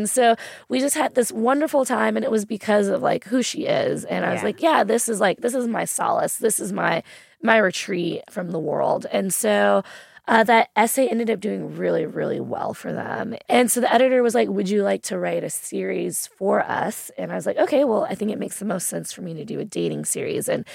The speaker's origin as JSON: {"language": "English", "town": "Fern Creek", "region": "Kentucky", "country": "United States", "tie": "born or raised there", "said": "and I grew up in Fern Creek. And at the time, there was a big parking lot behind our house."}